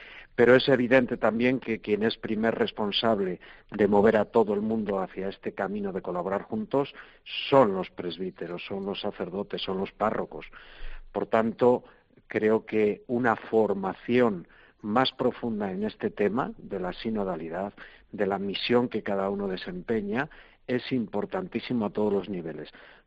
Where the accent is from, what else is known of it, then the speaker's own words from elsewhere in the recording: Castile and León, Spain; tanto en Galicia como en mi tierra, en Castilla y León, donde hay una despoblación y una dispersión grande